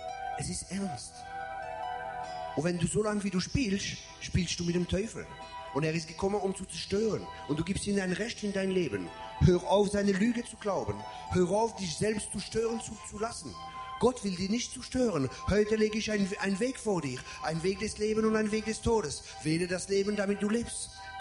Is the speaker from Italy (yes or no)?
no; France; German is a second language; weil als Franzose manchmal macht man Fehler.